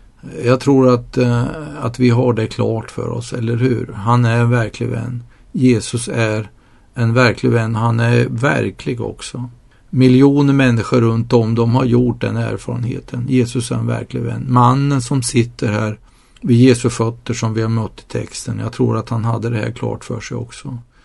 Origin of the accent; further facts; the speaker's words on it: Nyköping, Södermanland, Sweden; Jag kommer ju från Nyköping. Det är en väldigt fin stad.